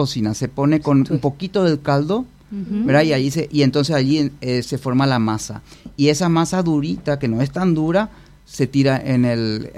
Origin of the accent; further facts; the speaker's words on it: Paraguay; como paraguayo eso es fantástico